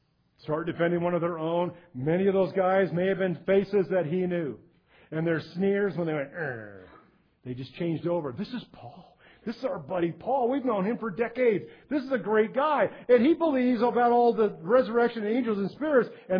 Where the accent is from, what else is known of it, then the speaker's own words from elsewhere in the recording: La Pine, Oregon, United States; I was raised in Lapine. My heritage is Lapine. I went to Lapine High School